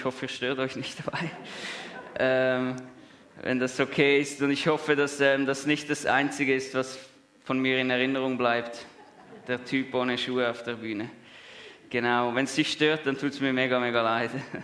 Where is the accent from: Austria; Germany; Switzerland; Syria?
Switzerland; Zurich; Ich komme aus dem Amt, aus dem Säuliamt, Knonauer Amt. Es ist ja nicht so weit weg von hier.